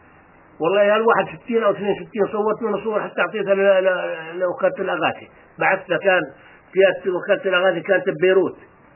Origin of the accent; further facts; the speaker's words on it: Palestine; فطلبوا مني هذا الطلب اني اثبت لهم اني انا فلسطيني